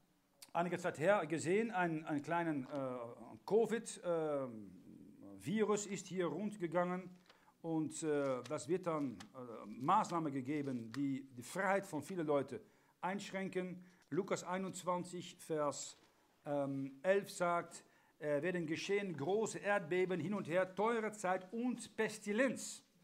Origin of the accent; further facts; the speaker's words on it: Netherlands; German is a second language; Wir hatten als Holländer einen 80-jährigen Krieg von 1568 bis 1648